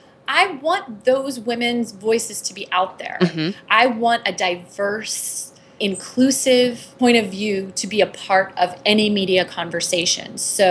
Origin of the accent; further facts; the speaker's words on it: Orlando, Florida, United States; I come from Orlando. That's where I grew up.